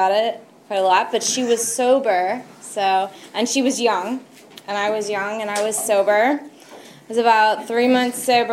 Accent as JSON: {"language": "English", "region": "Kentucky", "country": "United States", "said": "I'm from Kentucky."}